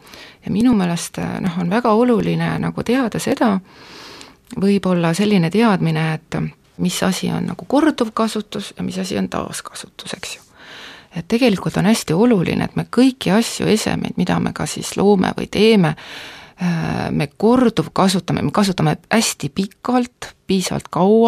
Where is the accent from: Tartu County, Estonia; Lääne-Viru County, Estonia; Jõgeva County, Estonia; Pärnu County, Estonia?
Jõgeva County, Estonia; Jõgeva; ma tegelikult olen pärit Jõgeva linnast, sellisest väikesest linnast ja